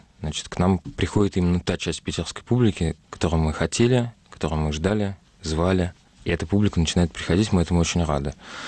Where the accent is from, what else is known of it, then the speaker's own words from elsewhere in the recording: Moscow, Russia; Я москвич, да. Хотя мой отец отсюда, и тем не менее я родился и вырос в Москве.